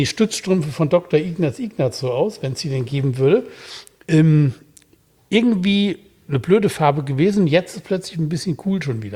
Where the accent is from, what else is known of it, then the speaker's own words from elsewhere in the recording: North Rhine-Westphalia, Germany; Ich bin ja im Siegerland groß geworden.